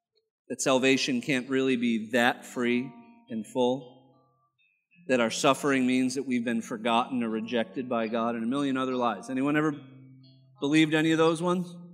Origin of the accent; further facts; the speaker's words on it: Arizona, United States; We come from Arizona. We've had our share of both. We've had scorpions in the house.